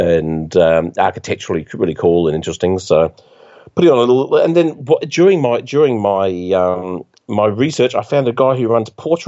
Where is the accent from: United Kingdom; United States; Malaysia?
United Kingdom; England; So because I'm English. I travel on a United Kingdom passport.